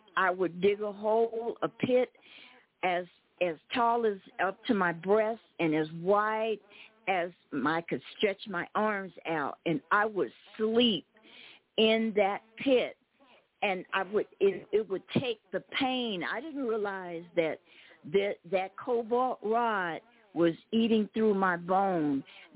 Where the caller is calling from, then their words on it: Sierra Vista, Arizona, United States; And I'm calling you from stolen land in Cochise County, Arizona, Fort Huachuca, Sierra Vista.